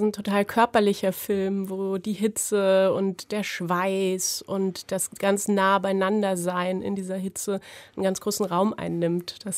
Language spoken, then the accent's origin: German; Berlin, Germany; ich bin Berlinerin, genau, und ich bin zwar nicht direkt am Cottbusser Tor aufgewachsen, aber ich bin quasi im Prinzenbad aufgewachsen gefühlt.